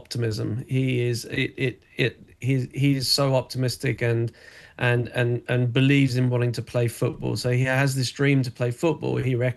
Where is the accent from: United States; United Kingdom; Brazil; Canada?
United Kingdom; England; I'm from England. I'm currently in London right now.